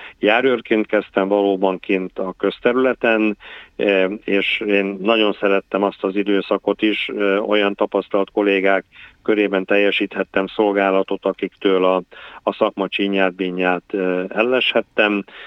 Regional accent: Miskolc, Borsod-Abaúj-Zemplén, Hungary; hiszen miskolci vagyok, lokálpatrióta vagyok

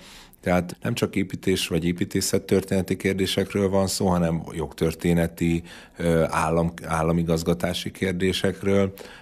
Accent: Miskolc, Borsod-Abaúj-Zemplén, Hungary; Én jó magam miskolci vagyok, tehát én is tisztában vagyok az avasszállókor, egykori koronaszálló hányatatott történetével

